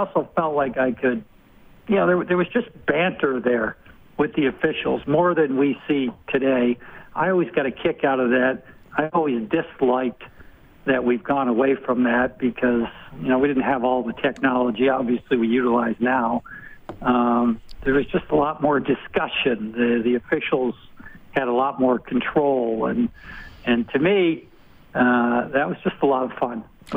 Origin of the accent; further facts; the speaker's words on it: Rhode Island, United States; I wasn't a Minnesota player. I'm from Rhode Island.